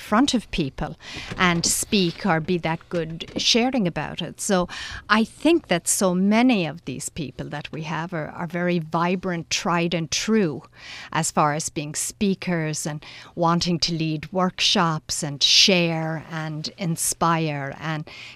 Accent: Vermont, United States; Well, being that I'm here from Vermont, I want to talk about...

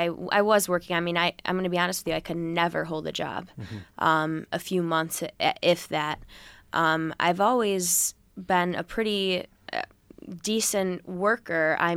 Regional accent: Brockport, New York, United States; also born or lived in Rochester; So I was actually born in Rochester. I am adopted, and I ended up living with a great family that I'm very fortunate to have in Brockport, New York, and that's where I was raised

